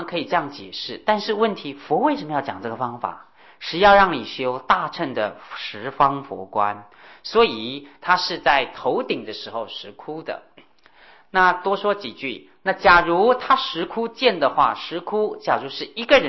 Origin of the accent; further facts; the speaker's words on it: Taipei, Taiwan; 不是只有我们台北人才修，无量无边的世界